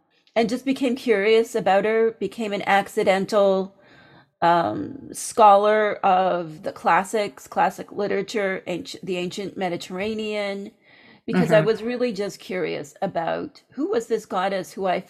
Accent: Canada; I've always lived in Canada, though I've done training in the U.S. and spent a lot of time in the U.S., but I am Canadian.

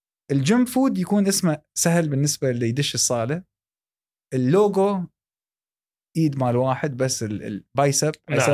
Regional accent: Dubai, United Arab Emirates; كان عندنا في دبي

